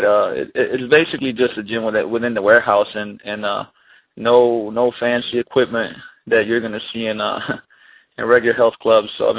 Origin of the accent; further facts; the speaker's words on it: Slovenia; English is a second language; I'm originally from Slovenia, former Yugoslavia.